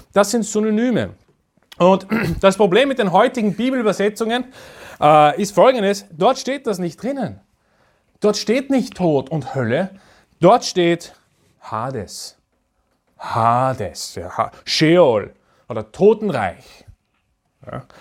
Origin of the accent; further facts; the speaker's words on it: Austria; aber was heißt das für uns als Österreicher?